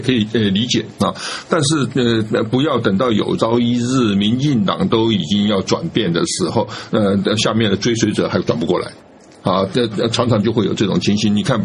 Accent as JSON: {"language": "Chinese", "country": "Taiwan", "said": "让大家认为我们是台湾人，但是我们也是中国人。"}